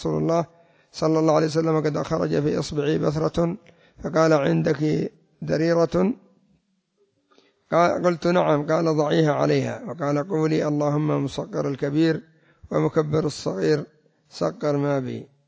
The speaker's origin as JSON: {"language": "Arabic", "country": "Yemen", "said": "هذا الذي يسمى عندنا في اليمن الصنفور"}